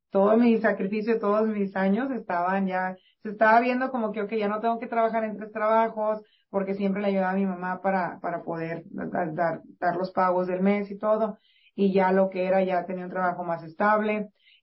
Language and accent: Spanish; Reynosa, Tamaulipas, Mexico; now in McAllen, United States; Porque yo vengo de Reynosa y Reynosa es parte de México y también es muy similar cómo funciona aquí. También allá donde yo vivo se le llama el Valle. Vivo ahorita en McAllen, Texas.